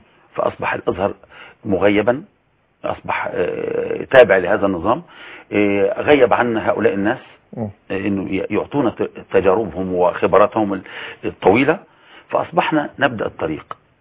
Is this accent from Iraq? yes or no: no; Sinai, Egypt; now in Zagazig, Egypt; ان احنا من سيناء